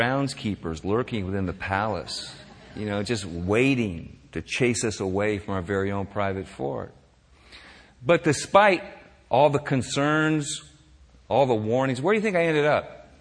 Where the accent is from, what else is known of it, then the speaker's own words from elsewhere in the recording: San Francisco, California, United States; Growing up in San Francisco, Mom and Dad used to tell my older brother and me to stay away from certain areas of the city.